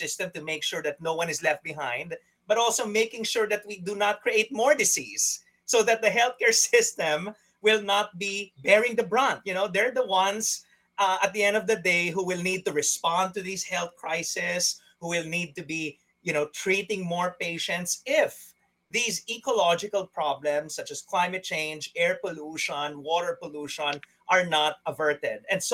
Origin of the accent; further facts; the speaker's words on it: Philippines; the Philippines, which is my home country